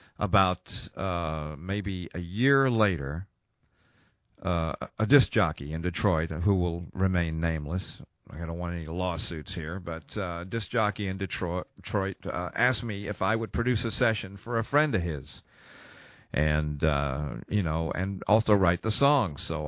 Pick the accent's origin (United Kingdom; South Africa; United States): United Kingdom; England; born there; because I was born in England.